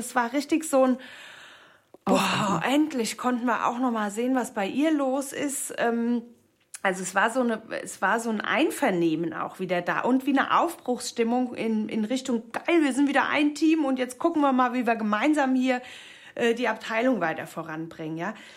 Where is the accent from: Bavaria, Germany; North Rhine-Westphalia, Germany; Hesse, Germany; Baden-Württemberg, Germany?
Hesse, Germany; Darmstadt; Also allein Darmstadt, ich komme ja aus Darmstadt, das ist wie eine Hochburg.